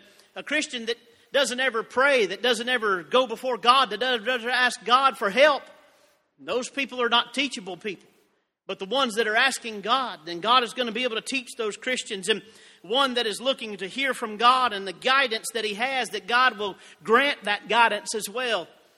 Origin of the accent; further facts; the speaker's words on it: Georgia, United States; but I'm from Georgia and I say y'all, praise the Lord.